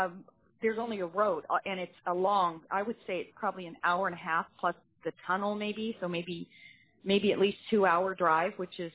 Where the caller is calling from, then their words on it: Juneau, Alaska, United States; Okay, thank you. Again, I'm also calling from Juneau.